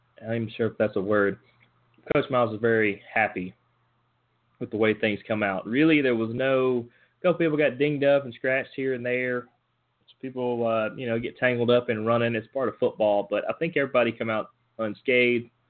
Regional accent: Dallas, Texas, United States; Kyler Neal from my hometown of Dallas had a three-yard scoring run.

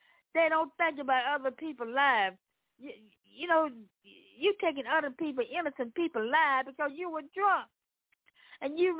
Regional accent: Memphis, Tennessee, United States; Yes, I am. Yes, I am. I'm from Memphis, Tennessee, on this first Sunday in May.

